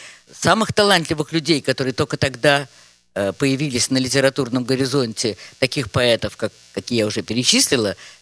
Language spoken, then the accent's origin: Russian; Saint Petersburg, Russia; Я родилась в Ленинграде 2500 лет тому назад, как мне сейчас кажется, глядя на ваши молодые лица. И в Ленинграде же кончила школу, и в Ленинграде же кончила горный институт.